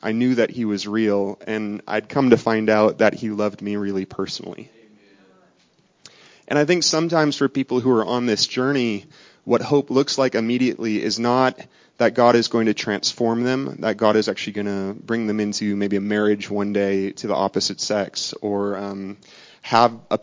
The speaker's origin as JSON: {"language": "English", "region": "Minnesota", "country": "United States", "tie": "born or raised there", "said": "I feel right at home in the ice and the snow. I grew up in Minnesota, so this is like heaven to me."}